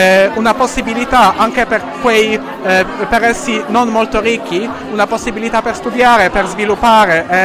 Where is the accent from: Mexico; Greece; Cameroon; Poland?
Poland; Italian is a second language; Noi forse avremo una stessa problema in Polonia, in mio paese, e quindi perciò sento una solidarietà con i miei amici italiani.